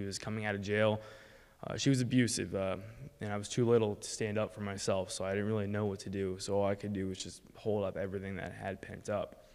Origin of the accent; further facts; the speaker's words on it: Philadelphia, Pennsylvania, United States; I'm gonna share my testimony with y'all. I'm 19 years old today. I was born in South Philly, so go Birds.